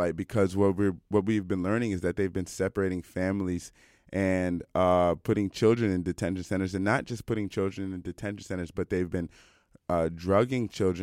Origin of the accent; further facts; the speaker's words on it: Washington, District of Columbia, United States; I feel like I'm from Washington, D.C., so like this is not something that is foreign to me, like talking about immigration